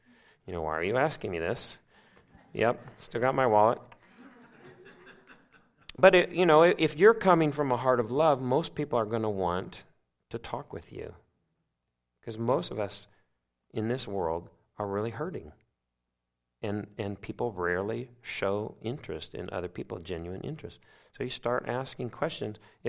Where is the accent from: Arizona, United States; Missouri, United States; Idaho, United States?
Missouri, United States; And where I grew up in Missouri, they used to say, hot enough for ya?